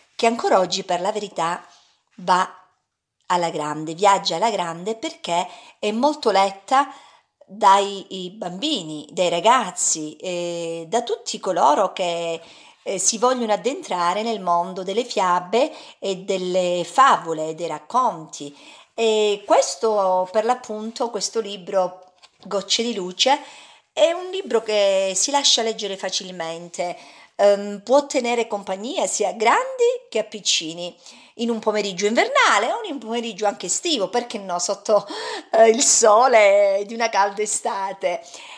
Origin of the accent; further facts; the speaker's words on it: Calabria, Italy; tanto diffuse in Italia come in Calabria, che è la mia terra natia